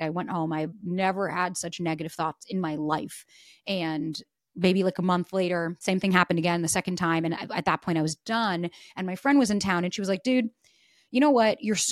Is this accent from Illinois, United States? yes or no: no; New York, United States; moved away; And like as a New Yorker moving to LA, it was really tough.